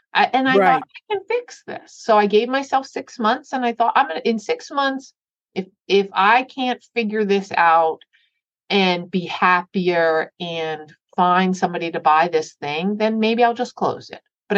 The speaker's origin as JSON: {"language": "English", "region": "New York", "country": "United States", "said": "I'm from New York and I like to talk."}